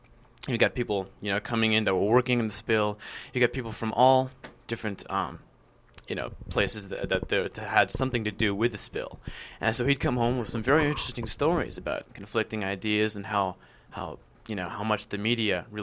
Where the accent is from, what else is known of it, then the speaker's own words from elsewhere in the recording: New Mexico, United States; I came from New Mexico. And here, it was very different.